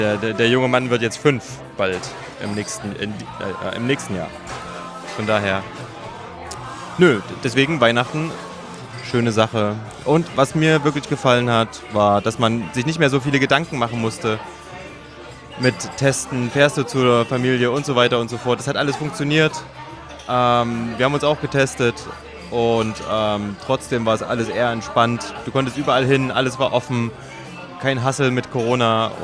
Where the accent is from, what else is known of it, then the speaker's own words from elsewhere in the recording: Thuringia, Germany; ich bin ja Thüringer, wir waren in Thüringen